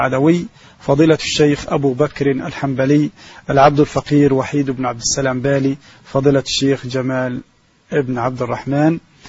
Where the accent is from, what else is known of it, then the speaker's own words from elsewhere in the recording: Egypt; عندنا في مصر